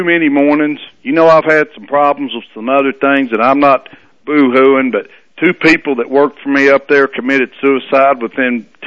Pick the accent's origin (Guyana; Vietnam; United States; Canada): United States; I'm an American and I'm a proud Tennessee volunteer